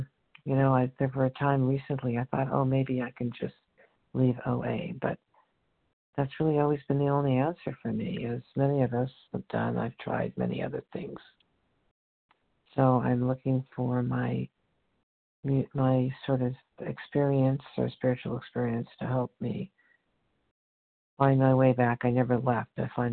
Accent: Los Angeles, California, United States; I'm from Los Angeles, California.

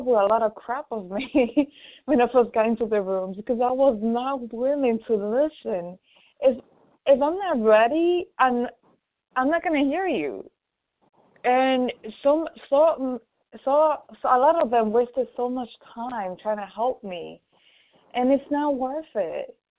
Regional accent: New York City, New York, United States; from New York City.

